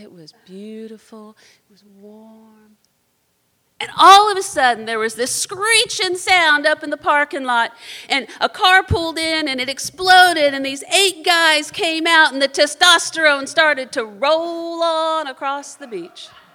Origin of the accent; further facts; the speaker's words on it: Pensacola, Florida, United States; now in Pittsburgh, United States; You know, I live in Pittsburgh now, but I grew up down in Pensacola.